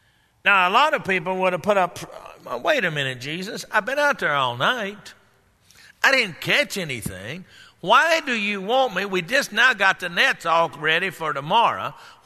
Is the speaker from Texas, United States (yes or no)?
yes; Texas, United States; like we say down in Texas, where I come here from